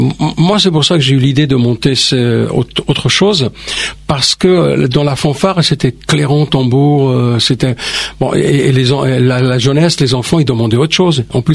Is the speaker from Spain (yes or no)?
yes; Spain; Moi, je suis espagnol, c'est pour ça.